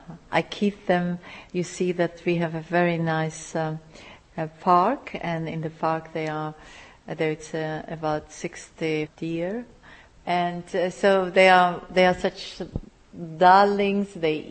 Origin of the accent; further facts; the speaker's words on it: South Bohemian Region, Czechia; I'm from Southern Bohemia, I think the nicest part of Czech Republic is the Southern Bohemia. I believe it's very green. It's the lakes which make it, and I think it's beautiful as a countryside